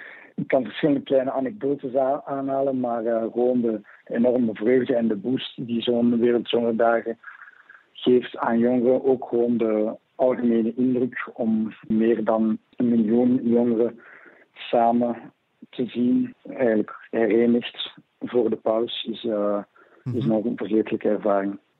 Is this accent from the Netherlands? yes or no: no; Antwerp, Belgium; Ik ben 27 jaar. Ik kom uit Antwerpen. Ik heb het genoegen om eigenlijk uit een katholiek gezin te komen.